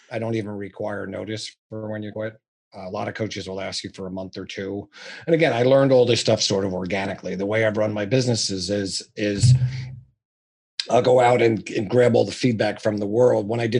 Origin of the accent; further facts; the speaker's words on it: New York, United States; I'm a New Yorker. I'm a no bullshit guy.